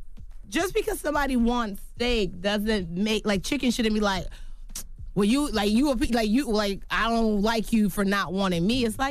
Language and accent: English; Yonkers, New York, United States; I'm from Yonkers. It doesn't matter.